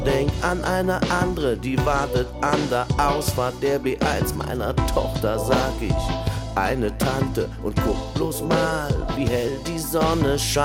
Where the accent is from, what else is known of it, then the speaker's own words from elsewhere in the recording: Berlin, Germany; Berlin. Nicht, weil es die Hauptstadt ist dieses Landes, sondern weil es meine Heimatstadt ist. Da bin ich geboren. Ich bin übrigens, gerade wenn ich mit … auf der Bühne bin, der Einzige, der in Berlin geboren ist.